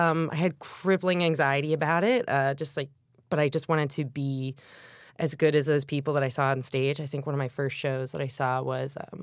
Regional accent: Kent, Ohio, United States; The Cleveland, Akron area. Went to Walls Elementary, Kent, Ohio.

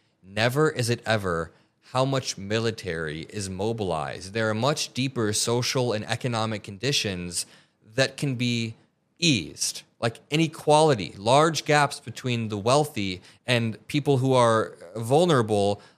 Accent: Indiana, United States; now in Chicago, United States; I grew up in Northwest Indiana, and I drove back into Chicago to hit the studio again

